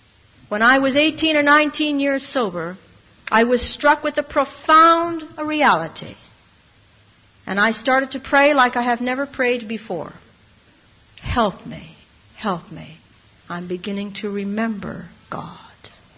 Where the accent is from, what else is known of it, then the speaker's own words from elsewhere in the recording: Ireland; Now, I'm Irish.